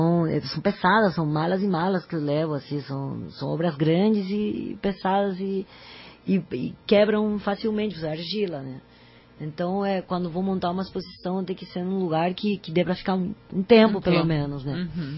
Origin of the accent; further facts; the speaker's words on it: Paraguay; uma argila que eu trago do Paraguai, do Lago Azul de Ipacaraí, onde me criei, né. Eu cresci nesse lago, um lago místico